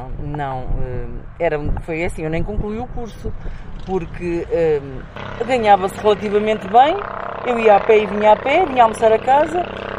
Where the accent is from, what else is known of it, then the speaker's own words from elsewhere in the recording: Águeda, Aveiro, Portugal; E aqui ali no Cais das Laranjeiras, que é o sítio de eleição da Águeda, que é onde eu brinquei, onde eu cresci, ali, né?